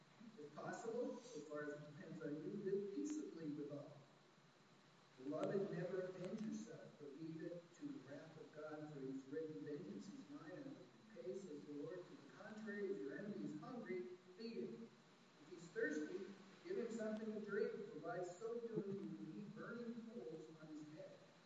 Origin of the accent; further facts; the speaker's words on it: Indiana, United States; when I was a wee lad, growing up in Indiana, and one of my brothers mistreated me.